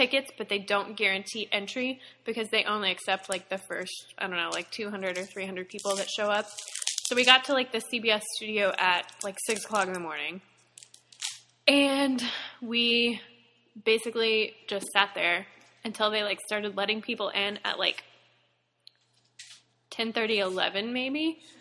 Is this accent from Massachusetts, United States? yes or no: no; Florida, United States; I'm from Florida, I'm a student at UF, whatever.